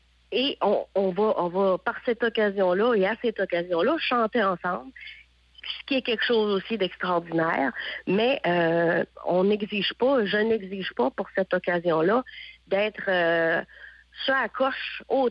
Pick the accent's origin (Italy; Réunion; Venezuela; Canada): Canada; Grande-Vallée, Quebec; Puis quand on nous demande tu viens d'où, on se promène des fois un petit peu partout dans le monde. On dit je viens de Grande-Vallée, je vais te montrer.